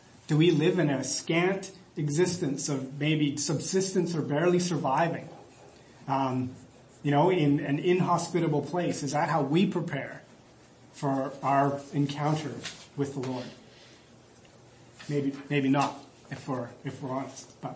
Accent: Prince George, British Columbia, Canada; I guess where I grew up in Prince George, if it's in the winter, I think 8 o'clock is a great while before day because you only get a few hours of sunlight.

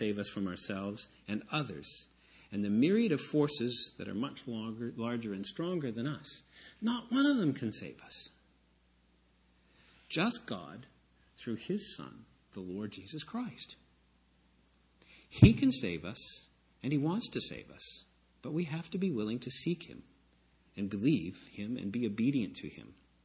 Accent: Mission, British Columbia, Canada; now in Victoria, Canada; from Victoria, but that's not really exactly true, because I am originally from Mission, then I came to Victoria, then I went to Ashcroft, and then I came back to Mission, and now I'm in Victoria.

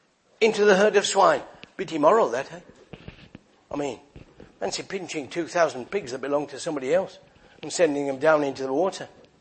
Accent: Worcester, West Midlands, United Kingdom; Somebody once said to me a little while ago in Worcester, my hometown in England.

